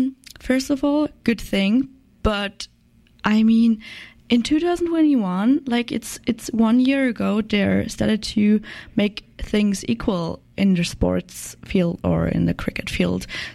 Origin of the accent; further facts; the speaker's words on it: Germany; I'm the new intern, and I'm from Germany